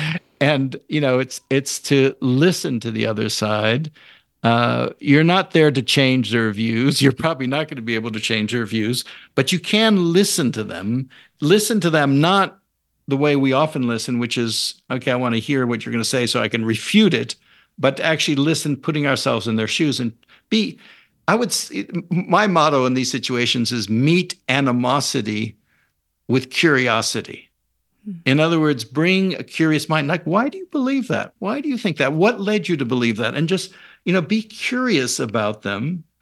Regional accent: California, United States; You know, I grew up in Marin County some years there, and I used to cross the Golden Gate Bridge a lot.

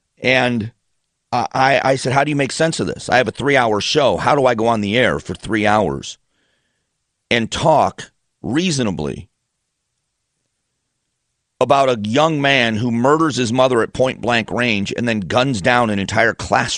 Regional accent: Florida, United States; also born or lived in Ohio; I was born in Northeast Ohio, but grew up in Florida. So I say I'm from Florida because I don't remember much about Ohio.

